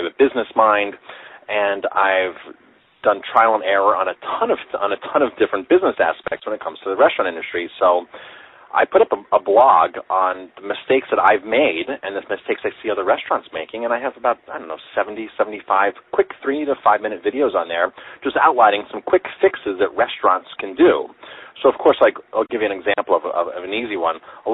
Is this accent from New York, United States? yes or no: yes; New York, United States; I'm from New York, New York State. Not New York City, but New York State. I'm in the beautiful Hudson Valley.